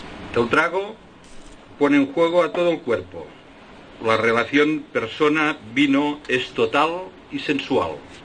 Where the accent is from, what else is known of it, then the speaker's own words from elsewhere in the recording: Catalonia, Spain; Como catalán y mediterráneo, es de por sí un valor cultural heredado